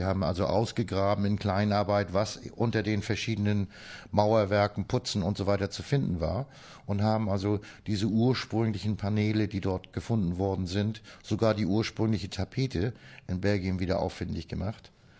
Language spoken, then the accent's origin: German; Lübeck, Schleswig-Holstein, Germany; also born or lived in Gdańsk / United Kingdom; Ich bin in Danzig geboren, in Lübeck zur Schule gegangen und bin ausgewandert nach Großbritannien 1971 und bin in 2004 wieder zurückgekehrt in das schöne Travemünde